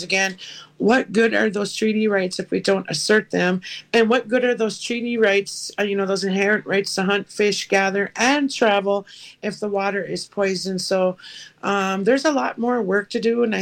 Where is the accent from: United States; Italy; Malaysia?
United States; Leech Lake Reservation, Minnesota; from the Leech Lake Reservation here in northern Minnesota.